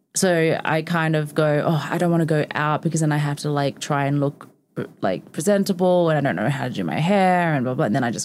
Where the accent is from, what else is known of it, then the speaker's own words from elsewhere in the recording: Australia; But yeah, I think it's more like I'm also Australian.